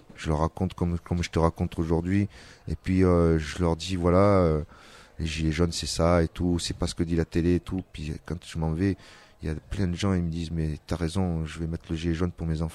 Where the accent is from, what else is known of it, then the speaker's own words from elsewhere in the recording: Marseille, Provence-Alpes-Côte d'Azur, France; je viens de Marseille et tout, je suis secouriste